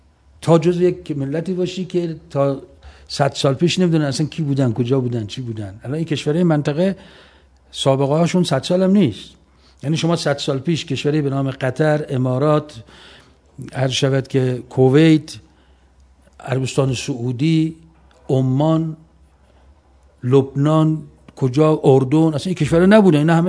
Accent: Iran; ما ایرانی هستیم، افتخار میکنیم ایرانی هستیم.

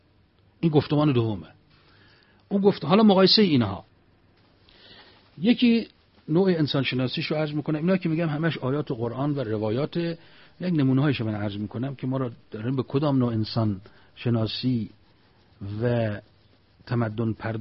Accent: Iran; تو بوسنی تا فهمید از ایرانیم مشتش آورد بالا گفت ایران خمینی.

